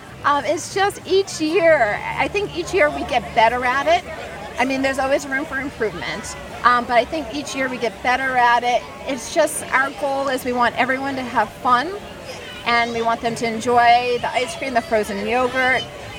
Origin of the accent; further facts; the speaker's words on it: Natick, Massachusetts, United States; I'm from Natick, my business is in Natick, and I really believe in the community here in Natick